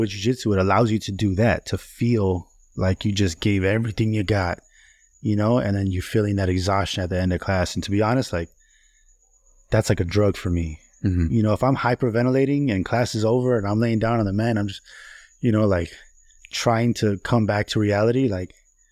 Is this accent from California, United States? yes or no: yes; El Sereno, California, United States; so I grew up in El Sereno, and I had a group of friends.